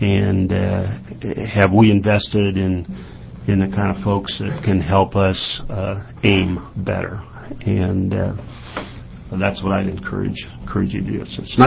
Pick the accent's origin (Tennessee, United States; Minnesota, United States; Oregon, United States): Oregon, United States; I'm from the Northwest, and so I've grown up playing in this state my whole life